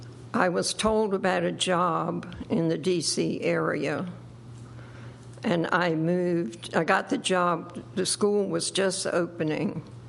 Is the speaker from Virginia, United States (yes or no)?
yes; Virginia, United States; now I'm from Southampton County, Virginia, myself